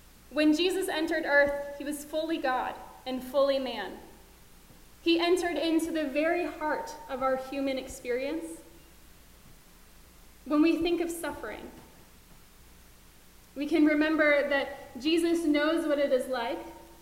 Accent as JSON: {"language": "English", "country": "United States", "said": "As an American, I'm also tied to the news that are happening in the U.S."}